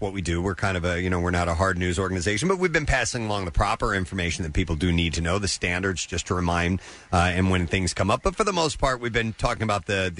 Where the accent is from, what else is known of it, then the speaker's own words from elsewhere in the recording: Missouri, United States; I'm originally from Missouri.